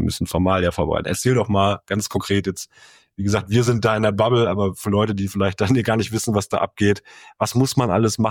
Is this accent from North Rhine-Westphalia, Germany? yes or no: yes; Geldern, North Rhine-Westphalia, Germany; Ich bin ja selber aus Geldern